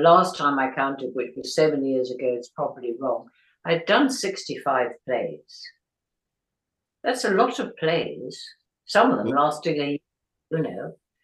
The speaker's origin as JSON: {"language": "English", "region": "East of England", "country": "United Kingdom", "tie": "born there", "said": "I was born in Hertfordshire. I was born in cosy, middle class, red velvet curtains."}